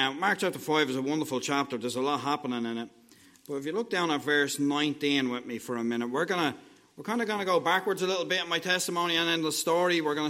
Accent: Dublin, Leinster, Ireland; I grew up in Dublin. I grew up in an area of Dublin. It's a real working class area in Dublin.

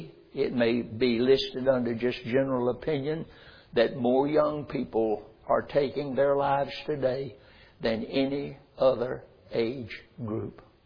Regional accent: North Carolina, United States; born there; I was born in North Carolina.

